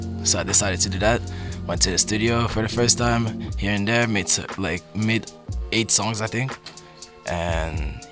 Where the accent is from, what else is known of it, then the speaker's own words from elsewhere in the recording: Cameroon; Experiment a lot, and I'm from Cameroon, man.